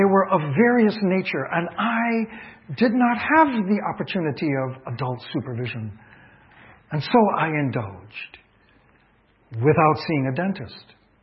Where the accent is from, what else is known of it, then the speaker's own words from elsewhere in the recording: Trinidad & Tobago; also born or lived in Barbados / Guyana; I grew up in the Caribbean. I grew up in Trinidad and Tobago, Barbados, and I've learned as a child to adapt to the culture very quickly.